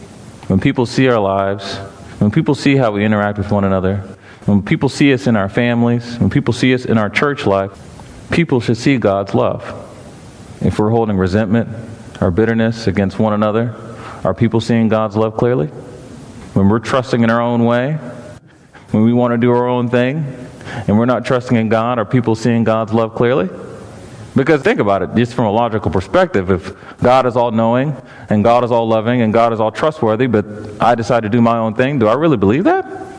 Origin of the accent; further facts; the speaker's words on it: North Carolina, United States; I came from North Carolina. I flew on a plane.